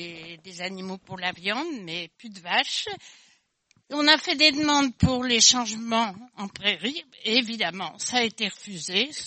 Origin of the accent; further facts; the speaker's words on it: Hauts-de-France, France; Moi, je suis du Pas-de-Calais. Nous avons des prairies, mais de moins en moins d'animaux.